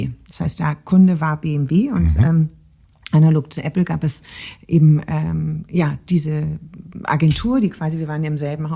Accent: Radolfzell, Baden-Württemberg, Germany; also born or lived in Konstanz; Nee, aber ich komme vom Bodensee.

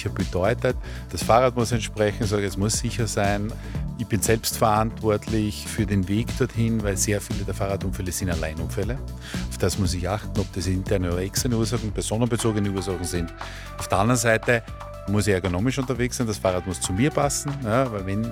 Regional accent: Lower Austria, Austria; also ich komme aus dem Umland von Wien, also dem sogenannten Speckgürtel, sage ich jetzt einmal

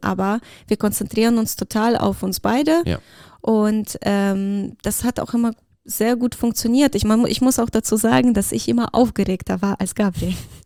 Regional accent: Russia; accent: Russian; German is a second language; Mit meinem russischen Akzent.

